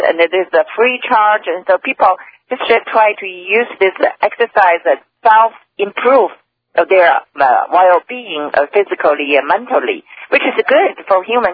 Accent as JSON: {"language": "English", "region": "Jilin", "country": "China", "tie": "born or raised there", "second_language": "English", "said": "One of the camps in my hometown province is in Jilin province, northeast China."}